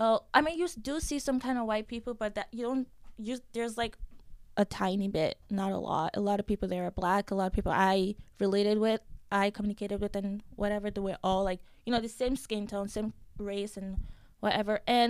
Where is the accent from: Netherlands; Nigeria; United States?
Nigeria; I'm from Nigeria.